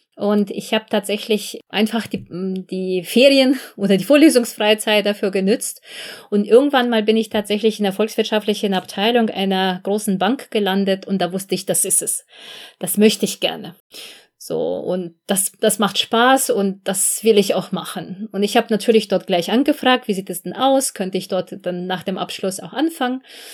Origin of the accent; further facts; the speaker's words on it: Belarus; now in Germany; Ich komme ursprünglich selbst aus Belarus, also ich bin dort geboren, aufgewachsen, und als ich nach Deutschland kam, nach dem Mauerfall